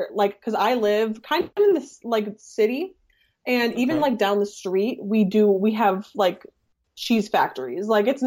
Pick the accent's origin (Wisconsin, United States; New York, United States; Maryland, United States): Wisconsin, United States; Green Bay; I'm from Green Bay, so of course, every time I'm here in Green Bay, they think of the Packers.